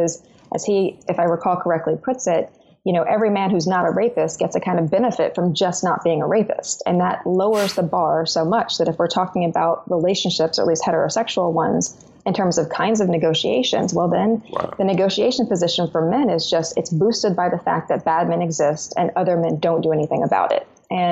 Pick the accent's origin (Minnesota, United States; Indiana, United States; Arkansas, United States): Arkansas, United States; and I'm from Arkansas, this is what I hear a lot